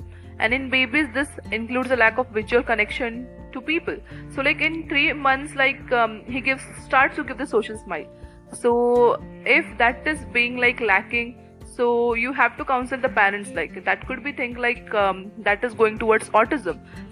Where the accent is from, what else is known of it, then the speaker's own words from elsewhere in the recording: India; So being an Indian, like Indian populations will find this type